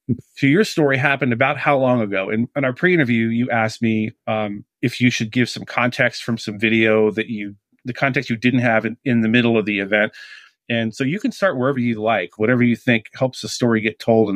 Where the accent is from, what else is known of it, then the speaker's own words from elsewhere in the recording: East Coast, United States; I grew up on the East Coast, and it was like this idyllic, you know, wonderful place.